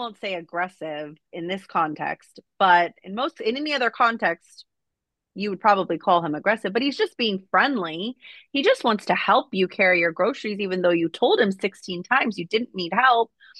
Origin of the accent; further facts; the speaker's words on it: United States; I am an American who was born and raised in America.